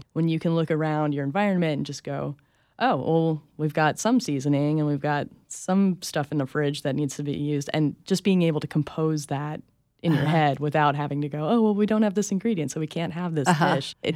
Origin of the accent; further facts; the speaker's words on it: Florida, United States; Well, I've moved around all of my young life, but my homeland is Florida. And I moved directly here from North Carolina, where I'd been living for like a year.